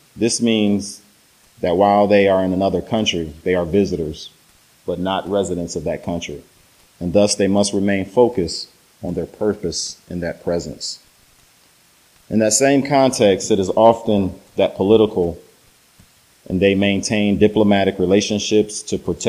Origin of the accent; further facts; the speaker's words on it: Cleveland, Ohio, United States; From where I was raised in Cleveland, I think back to my childhood home and the peace and the security that it brought.